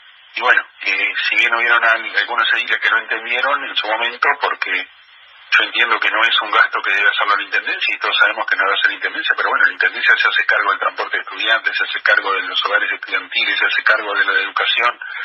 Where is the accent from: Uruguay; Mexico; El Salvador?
Uruguay; pero para todo el departamento y como uruguayo